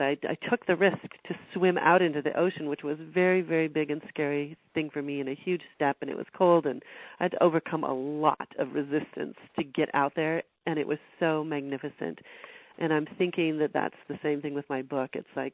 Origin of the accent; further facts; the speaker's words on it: Scottsdale, Arizona, United States; I grew up in Scottsdale, Arizona, no ocean, and it was a big risk.